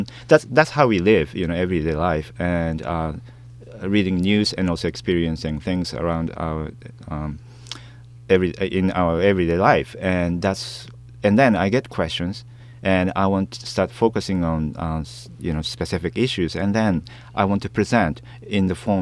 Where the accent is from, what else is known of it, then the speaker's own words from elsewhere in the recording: Oakland, California, United States; I'm from Oakland, California. Lots of crimes happening.